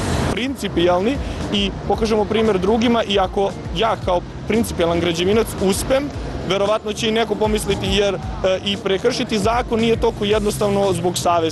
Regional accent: Kraljevo, Raška District, Serbia; dolazim iz Kraljeva, student sam građanskog fakulteta u Beogradu.

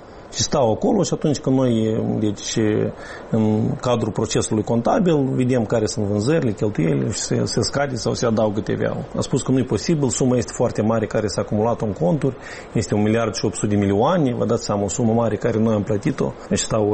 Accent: Moldova; also born or lived in United Kingdom; Am lăsat o viață destul de confortabilă, o viață destul de bună în Marea Britanie, pentru că m-am gândit că îmi iubesc țara, vreau să fiu aproape de frate, de mamă, de rude aici.

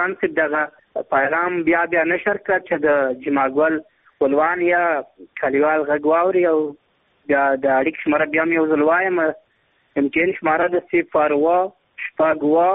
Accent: Zabul, Afghanistan; زه د زابل ولایت یم.

